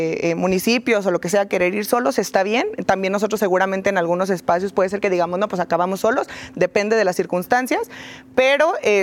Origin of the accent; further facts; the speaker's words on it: Tepatitlán, Jalisco, Mexico; Yo soy alteña, soy de Tepa.